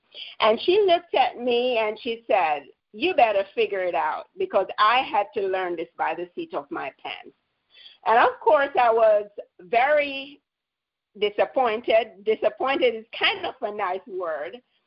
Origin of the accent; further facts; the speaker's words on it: Jamaica; moved away as an adult; also born or lived in Anguilla; initially I'm from Jamaica, and then I moved to a small Caribbean island, Anguilla, to work.